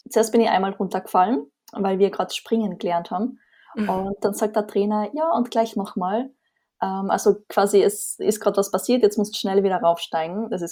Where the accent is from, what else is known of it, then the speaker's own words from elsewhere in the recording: Austria; wie man vermutlich hört, komme ich aus Österreich.